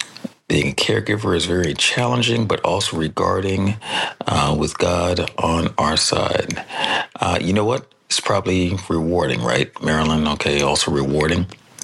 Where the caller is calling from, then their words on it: Newark, New Jersey, United States; Okay, I'm calling from Newark, New Jersey.